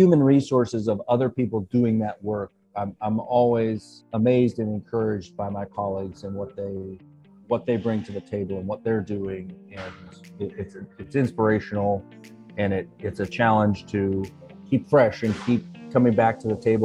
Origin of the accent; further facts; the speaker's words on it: Alaska, United States; Well, the thing that always comes to mind is that I'm from Alaska, which was born in Alaska.